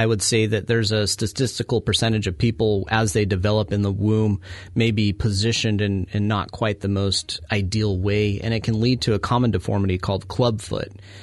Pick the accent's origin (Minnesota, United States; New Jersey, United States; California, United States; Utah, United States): Utah, United States; Growing up in Utah, I was exposed to the mountains, lakes, streams all the time. And that was one of my biggest draws to Oregon.